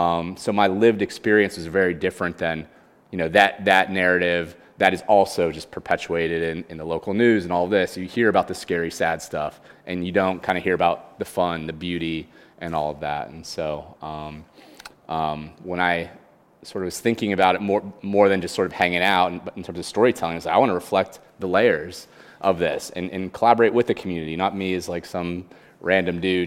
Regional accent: Pittsburgh, Pennsylvania, United States; And I came to North Philly. I grew up in Pittsburgh. Came to North Philly to go to Temple University.

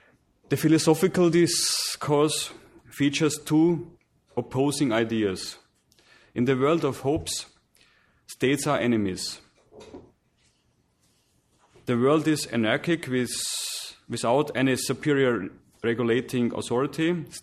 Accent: Austria; English is a second language; Austria, my home country

